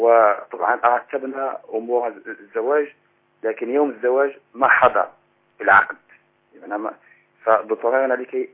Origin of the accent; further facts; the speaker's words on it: Morocco; أنا شاب من المغرب